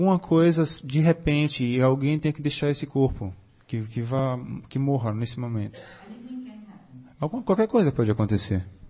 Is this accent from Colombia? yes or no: no; Russia; now in Brazil; Eu vim da Rússia direto para cá. Lá é frio na Rússia, sempre frio.